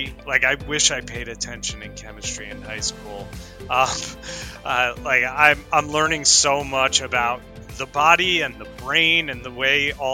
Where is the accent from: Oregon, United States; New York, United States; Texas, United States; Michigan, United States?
New York, United States; White Plains; now in Sydney, Australia; Yeah, I was born in New York City, raised in the suburbs of New York in a place called White Plains, and live in Sydney at the moment by the beach in Coogee.